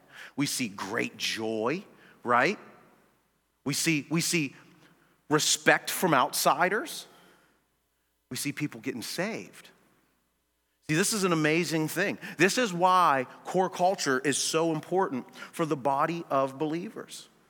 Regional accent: North Braddock, Pennsylvania, United States; I grew up in North Braddock, down closer to Braddock

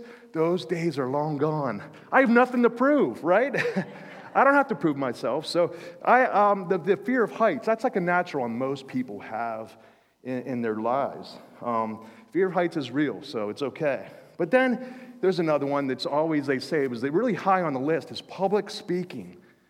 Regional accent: Beaver Falls, Pennsylvania, United States; But there was these tensions and worries that we had growing up in Beaver Falls.

